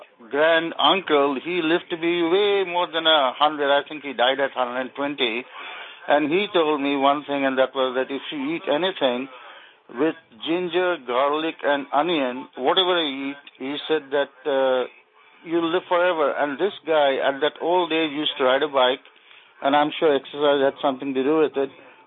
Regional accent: India; You might be aware I'm from India

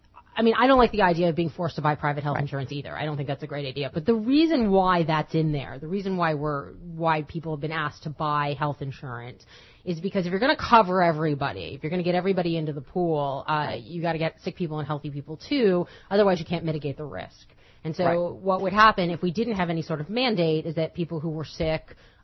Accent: Miami, Florida, United States; I'm from Miami. I know how to rock a bikini.

